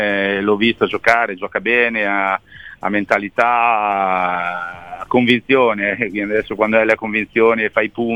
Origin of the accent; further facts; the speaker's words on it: Emilia-Romagna, Italy; siamo romagnoli entrambi